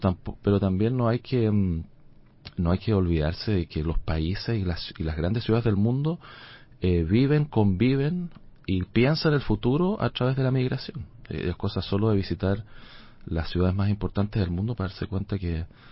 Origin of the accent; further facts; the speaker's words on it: Chile; Yo soy chileno, no necesariamente uno lo tiene que mirar desde su país de origen.